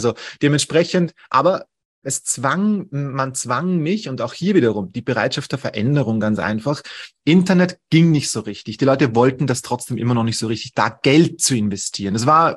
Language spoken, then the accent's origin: German; Austria; bei uns in Österreich dauert die Schule, wenn du eine höhere bildende Schule machst und nicht so die allgemeine Schule machst, dauert die bei uns bis 19